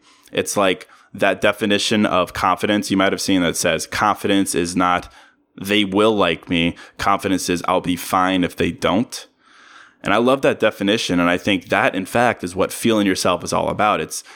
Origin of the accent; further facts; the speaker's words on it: Virginia, United States; I'm from Virginia. So I think a lot of people on the East Coast kind of go there to vacation.